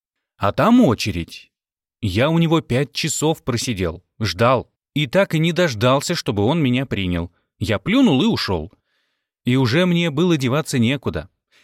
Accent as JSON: {"language": "Russian", "region": "Moscow", "country": "Russia", "tie": "born or raised there", "also_born_or_lived": "Russian Far East", "said": "я не собирался на всю жизнь оставаться на Дальнем Востоке, потому что я москвич в 5-м поколении, и мне мой Барановский переулок дороже всего, и Якиманка, где я родился и вырос."}